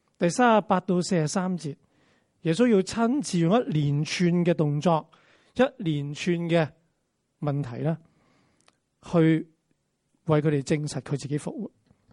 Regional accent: China; 但我们中国人说日头不要讲人

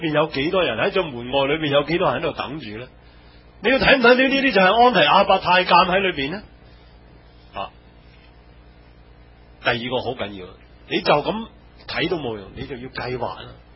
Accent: Guangdong, China; 揾都揾翻我个广东人啊嘛

